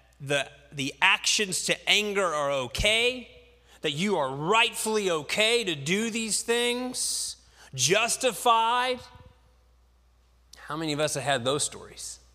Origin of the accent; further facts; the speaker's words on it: West Virginia, United States; I'm from West Virginia, you know, I have a raccoon hat.